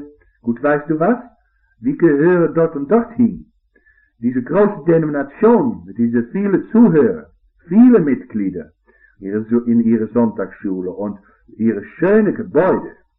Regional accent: Kentucky, United States; ich bin zum Teil groß geworden in den Bergen von Kentucky. Und wir wohnten dort in einer alten Blockhütte.

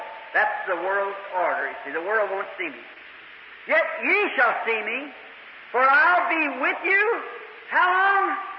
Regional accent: United States; I'm an American. I love my country.

